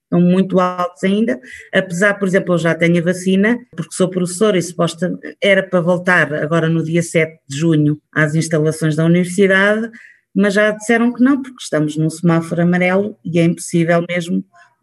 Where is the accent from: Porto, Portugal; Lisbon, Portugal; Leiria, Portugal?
Leiria, Portugal; now in Mexico; Gosto muito de ir a Portugal, adoro Portugal, adoro a minha terra, adoro ir à Leiria, comer uma boa morcela de arroz